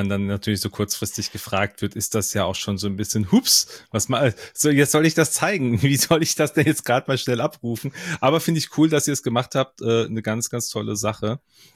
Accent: Hesse, Germany; ich komme aus Mittelhessen, ich hab's wahrscheinlich genauso weit wie viele anderen auch

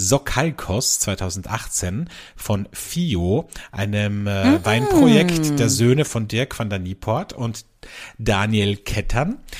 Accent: Austria; wie bei uns in Österreich, Welschriesling ist ein Schankwein

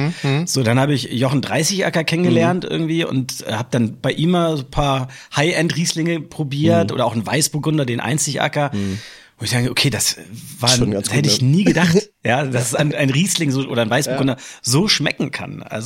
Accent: Hamburg, Germany; Ich bin hier in Hamburg geboren und aufgewachsen.

